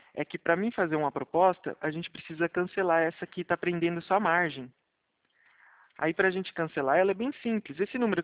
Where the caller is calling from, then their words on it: São Roque, São Paulo, Brazil; Eu falo de São Roque, interior de São Paulo.